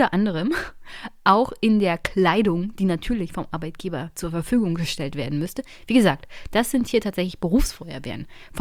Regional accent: Brandenburg, Germany; von dem ich als Brandenburgerin nichts haben werde

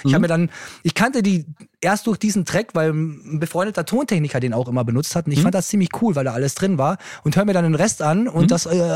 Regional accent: Austria; Ich bin ja Niki Lauda-Fan als Österreicher.

